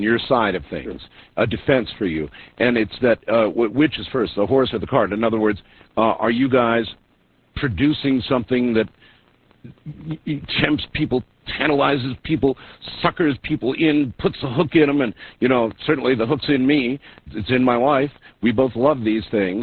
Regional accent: Camp Lejeune, North Carolina, United States; born there; I was born on Camp Lejeune in North Carolina, where she was a DI.

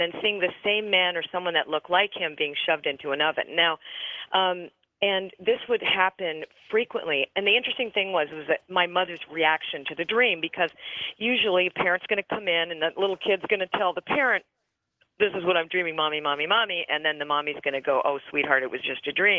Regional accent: Canada; I'm Canadian, right?

